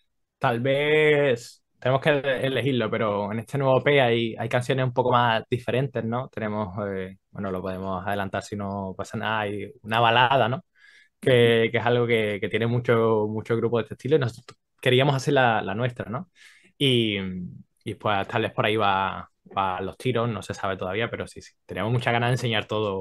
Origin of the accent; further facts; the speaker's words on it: Colombia; now in Spain; Yo llevo muchísimos años aquí en España, yo nací en Colombia, soy de Colombia